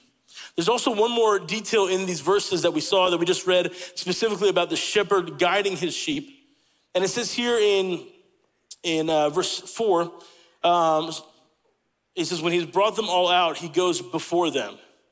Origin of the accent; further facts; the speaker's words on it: Italy; also born or lived in United States; I told you guys I grew up in Italy